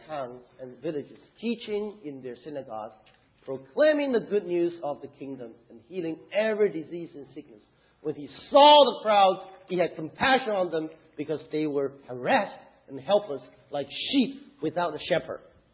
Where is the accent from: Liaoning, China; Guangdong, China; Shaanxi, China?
Shaanxi, China; Xi'an; moved away; I was born and raised in Xi'an, China.